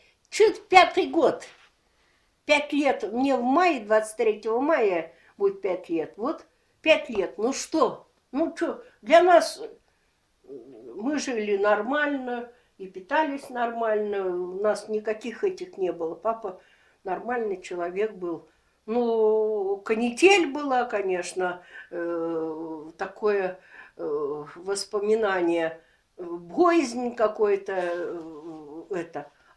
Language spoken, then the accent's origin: Russian; Saint Petersburg, Russia; born there; Город Ленинград. Угу. Там родилась я.